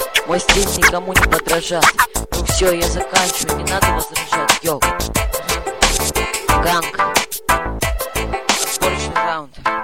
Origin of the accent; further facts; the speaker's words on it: Magadan, Magadan Oblast, Russia; Я закаленный, я вырос в Магадане. Там, что такое лето, знали только в бане.